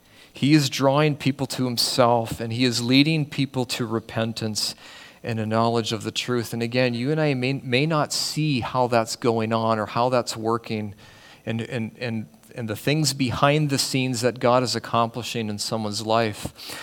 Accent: Richmond, British Columbia, Canada; actually started his ministry as a pastor in my hometown in Richmond, B.C., at a small Baptist church that my parents were attending for a short time

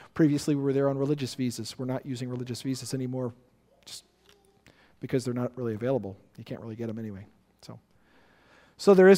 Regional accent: United States; As an American, we can go into Ukraine for 3 months without a visa.

